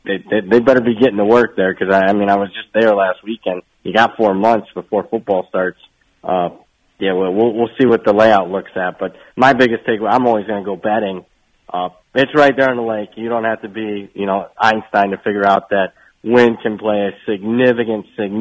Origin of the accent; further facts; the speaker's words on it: Great Lakes, United States; And, you know, I'm from the Great Lakes region.